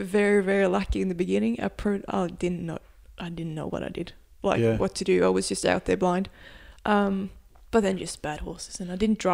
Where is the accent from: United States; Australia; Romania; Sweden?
Sweden; Östersund, Jämtland; English is a second language; It's called Östersund. So it's like five hours north of Stockholm.